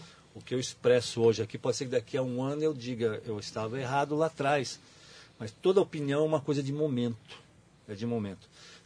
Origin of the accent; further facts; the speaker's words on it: Brazil; Nós somos brasileiros, nós temos um país para cuidar